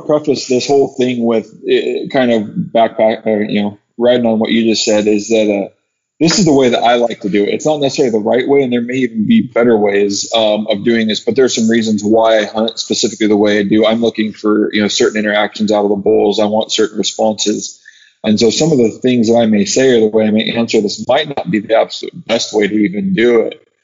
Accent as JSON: {"language": "English", "region": "Washington", "country": "United States", "tie": "born or raised there", "said": "I've been faced with this a lot in my home state of Washington."}